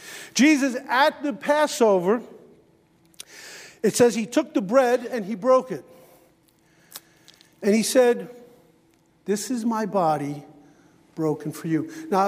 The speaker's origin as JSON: {"language": "English", "town": "The Bronx", "region": "New York", "country": "United States", "tie": "born or raised there", "said": "Now, I grew up in the Bronx, an apartment building."}